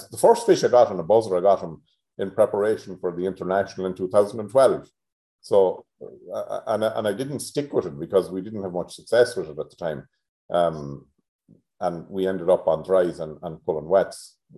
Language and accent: English; Tubbercurry, County Sligo, Ireland; But I grew up in Tubbercurry in Sligo, so my fishing started on the Moy